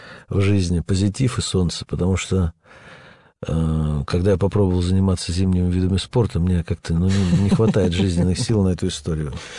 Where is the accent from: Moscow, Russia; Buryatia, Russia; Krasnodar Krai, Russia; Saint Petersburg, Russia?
Krasnodar Krai, Russia; Sochi; Нет, я из Сочи